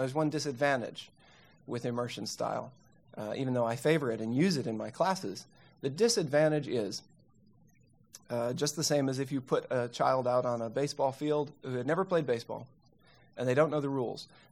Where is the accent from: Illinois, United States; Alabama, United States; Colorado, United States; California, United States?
Alabama, United States; Birmingham; This is a portion of a beautiful painting that hangs in the Art Museum of my hometown of Birmingham.